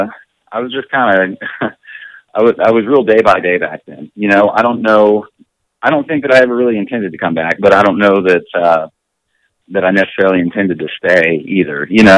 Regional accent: El Paso, Texas, United States; now in Los Angeles, United States; I moved to LA. I'm from El Paso originally. I moved to LA with an ex-girlfriend of mine

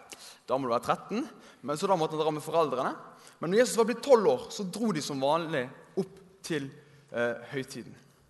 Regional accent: Bergen, Vestland, Norway; Så er jeg fra Bergen

